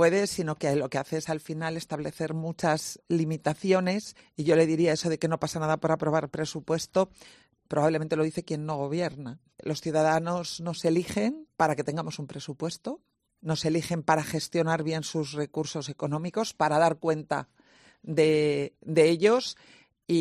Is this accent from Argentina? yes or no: no; Castile and León, Spain; como somos los castellanos, pues normalmente conservadores